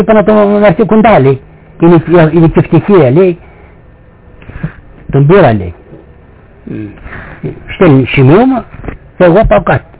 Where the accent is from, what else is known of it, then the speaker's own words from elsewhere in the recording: Karditsa, Thessaly, Greece; Από πού είσαι? Από την Καρδίτσα.